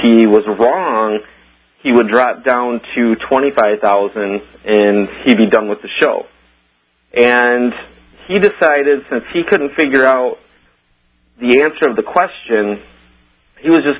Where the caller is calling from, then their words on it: Michigan, United States; I'm from Michigan, Alex.